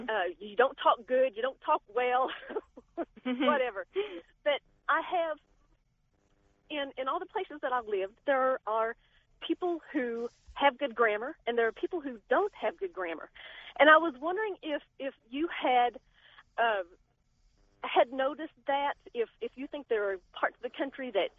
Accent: Kentucky, United States; And obviously, I'm not from the area. I am from Eastern Kentucky, and I'm kind of a transplant. Been here for a few months.

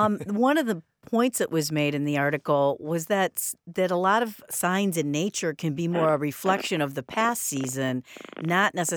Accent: Grand Rapids, Michigan, United States; I'm from Grand Rapids, Jeff.

